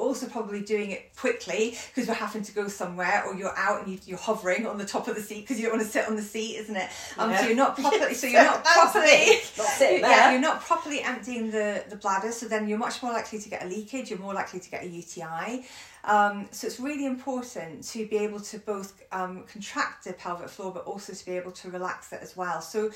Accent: United Kingdom; We're so British, aren't we?

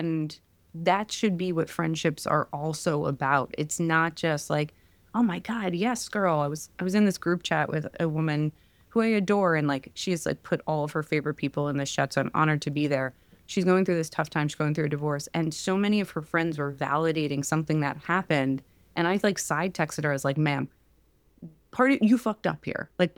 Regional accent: New Jersey, United States; I'm from Jersey.

